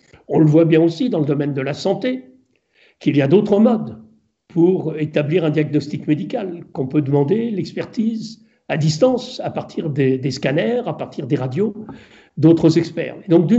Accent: Brittany, France; L'une des dernières entreprises fabriquant des masques existant en France était dans mon pays natal, dans les Côtes-d'Armor, près de Saint-Brieuc.

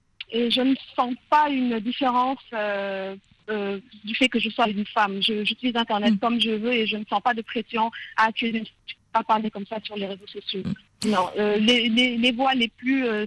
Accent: Senegal; Oui, je suis sénégalaise.

